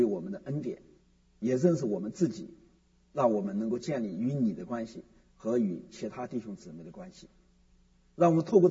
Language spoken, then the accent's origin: Chinese; China; 但是我们中国人呢又不太尊重历史